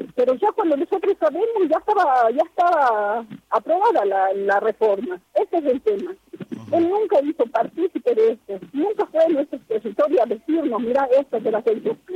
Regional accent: Argentina; tengo 45 años, soy nacida en La Puna, criada en La Puna

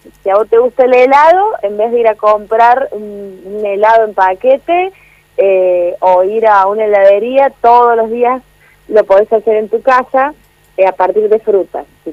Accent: Córdoba, Argentina; now in Buenos Aires, Argentina; Yo soy de Córdoba, vivo en Buenos Aires.

